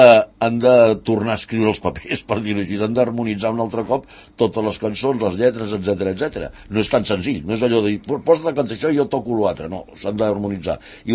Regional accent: Sant Cugat, Catalonia, Spain; dic, no, jo soc de Sant Cugat.

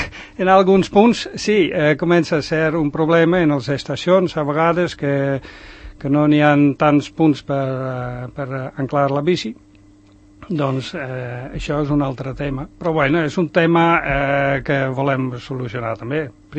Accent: Netherlands; Catalan is a second language; now in Sant Cugat del Vallès, Spain; perquè jo sóc holandès i sempre vaig en bici per Sant Cugat.

